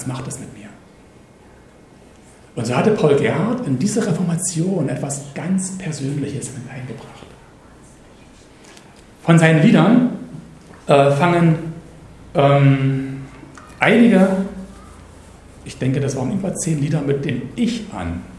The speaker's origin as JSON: {"language": "German", "town": "Guben", "region": "Brandenburg", "country": "Germany", "tie": "born or raised there", "said": "in der Nähe meiner Heimatstadt Guben"}